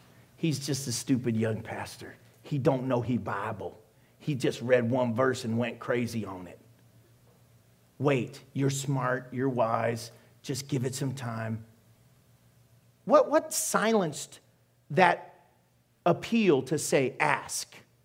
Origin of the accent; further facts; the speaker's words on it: St. Louis, Missouri, United States; That's one time, growing up in St. Louis, man, you don't mess with some angry mamas.